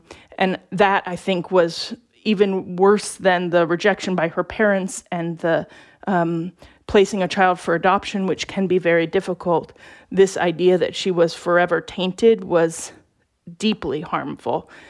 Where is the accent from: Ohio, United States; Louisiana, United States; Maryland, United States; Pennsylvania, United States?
Maryland, United States; moved away as an adult; I grew up in Maryland. And when I went to college, I went to UC Berkeley in California.